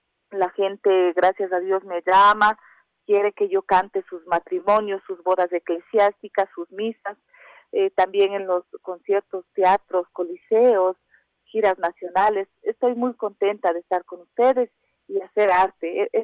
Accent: Ecuador; Y diciendo soy ecuatoriana y dejando en alto siempre el nombre de Ecuador. No me he querido afincar todavía en Estados Unidos porque amo muchísimo al Ecuador

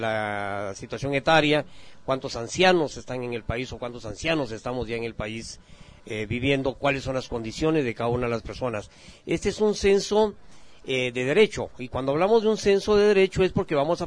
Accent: Guatemala; cuántos guatemaltecos habitamos en el país

